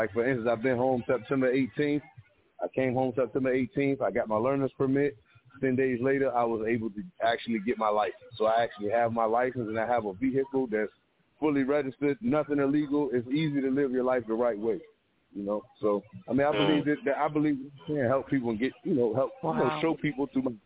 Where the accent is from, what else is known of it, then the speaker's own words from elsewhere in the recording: Norfolk, Virginia, United States; I came from, I am from Norfolk, Virginia. I have come up in an area of Norview, which is, you know, a highly drug-infested area, a lot of gang and activity and things of such.